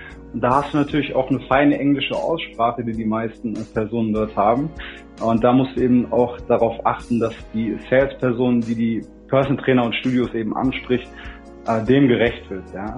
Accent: Frankfurt, Hesse, Germany; now in Munich, Germany; Bin ein Frankfurter Bub sozusagen ursprünglich. Bin jetzt seit über einem Jahr in München

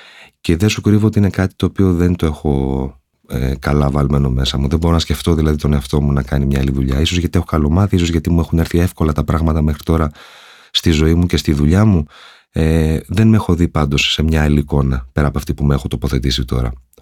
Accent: Lemnos, North Aegean, Greece; μια πολύ μεγάλη παραλία στο νησί μου, στη Λίμνο, το Κέρος.

